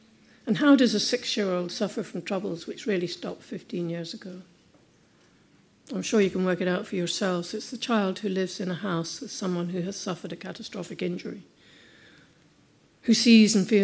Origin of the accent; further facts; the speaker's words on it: England, United Kingdom; moved away; I came from England where the poppy was just part of life.